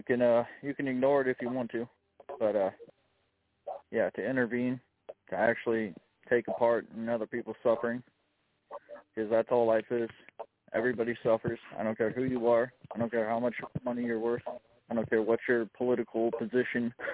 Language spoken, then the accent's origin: English; Chicago, Illinois, United States; I'm from Chicago, and I work security in the school system.